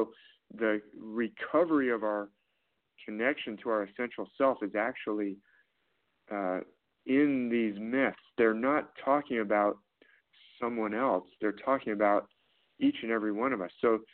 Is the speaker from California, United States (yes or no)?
yes; California, United States; I'm in California. I grew up in California